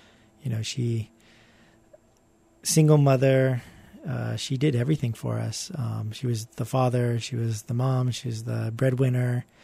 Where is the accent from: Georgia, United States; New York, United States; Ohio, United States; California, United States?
California, United States; San Diego; also born or lived in Rhode Island; Actually, I was born in Rhode Island, and then I grew up in San Diego. And then in 1992, I actually moved to Hawaii to go to UH.